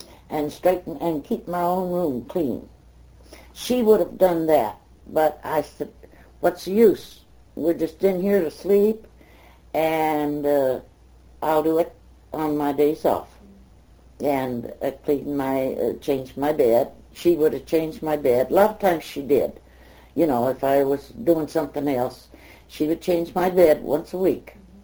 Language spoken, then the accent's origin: English; Texas, United States; his name was Jack Fry, that I grew up with in Texas.